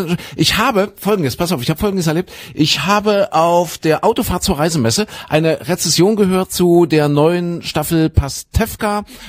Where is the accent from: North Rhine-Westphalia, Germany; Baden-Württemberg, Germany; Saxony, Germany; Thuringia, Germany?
Saxony, Germany; Zwickau; Ich komme aus Zwigge, da wo der René herkommt.